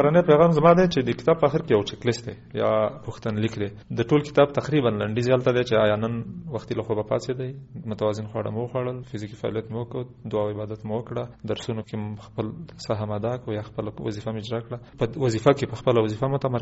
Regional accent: Kunar, Afghanistan; زه د کونړ یم

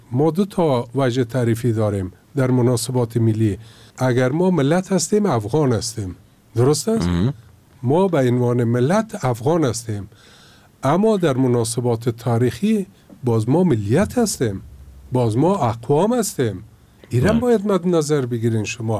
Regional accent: Kabul, Afghanistan; born there; برای من که زادگاهم کابل است، من پشتون نوشته شوم، هزاره، تاجک، افغان، من افتخار میکنم و من افغان هستم و من از افغانستان هستم.

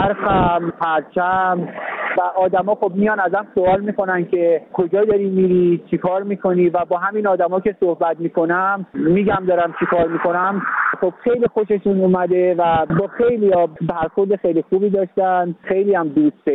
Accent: Iran; now in Sweden; من گذرنامه ایرانو دارم. من ایرانی هستم و با اینکه 32 سال سوئد زندگی میکنم، هیچ وقت تقاضای اینو نکردم که پاس سوئدی بگیرم یا سوئدی بشم.

